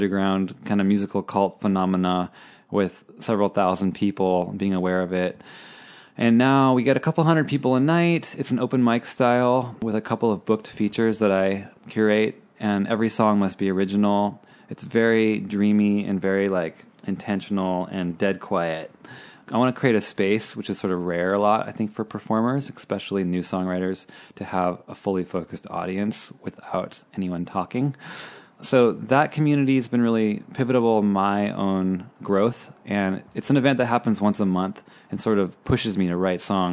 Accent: Eugene, Oregon, United States; because Eugene is my hometown.

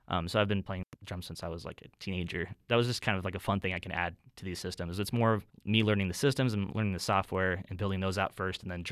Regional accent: Las Vegas, Nevada, United States; I grew up in Vegas playing drums in a lot of like local bands here.

